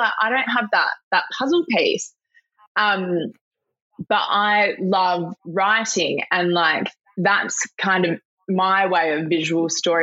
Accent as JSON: {"language": "English", "town": "Perth", "region": "Western Australia", "country": "Australia", "tie": "born or raised there", "said": "So I grew up in Perth. Grew up in Perth, went to school here."}